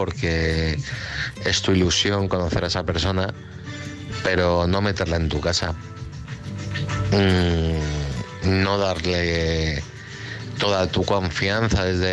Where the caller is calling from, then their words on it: Madrid, Community of Madrid, Spain; de Madrid.